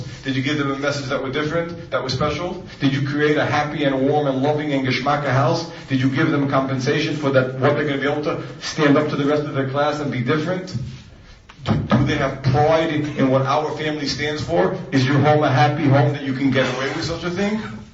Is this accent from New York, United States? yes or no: yes; New York, United States; When we were little kids growing up in New York, TV was rampant.